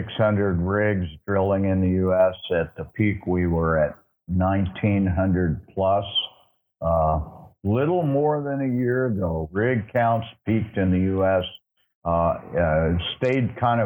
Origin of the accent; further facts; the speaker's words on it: United States; being an American with a second residence here